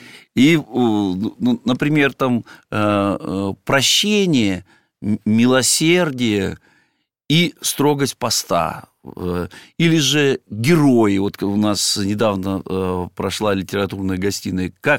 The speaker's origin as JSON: {"language": "Russian", "town": "Irkutsk", "region": "Irkutsk Oblast", "country": "Russia", "tie": "born there", "said": "Вы знаете, я родился в Иркутске."}